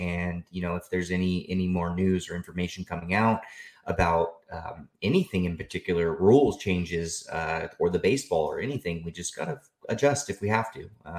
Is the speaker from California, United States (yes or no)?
yes; California, United States; now in Illinois, United States; living on the Central Coast and growing up in the Central Valley.